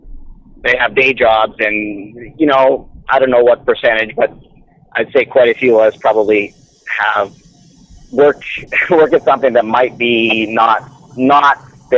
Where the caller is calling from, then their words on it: Saskatchewan, Canada; from Saskatchewan.